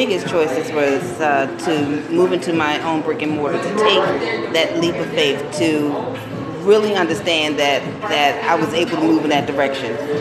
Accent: Philadelphia, Pennsylvania, United States; My father, I grew up in Philadelphia in the 60s, and my father was a fabulous, fabulous artist, and I watched him.

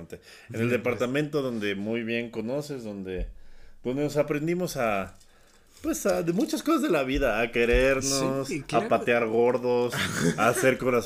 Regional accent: Coacalco, State of Mexico, Mexico; yo no soy de aquí, yo soy de Coacalco.

